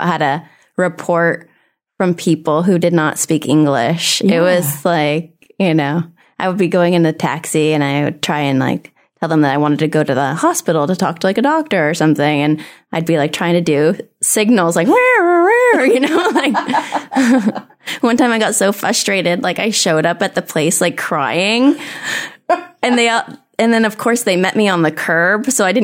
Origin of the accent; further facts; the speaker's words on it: San Diego, California, United States; also born or lived in New York; I was born in San Diego.